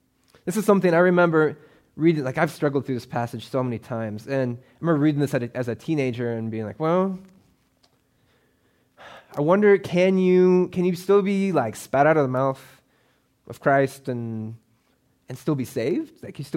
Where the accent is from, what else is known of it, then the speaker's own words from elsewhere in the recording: Alaska, United States; I'm originally from Alaska, so anything above 70 is hot.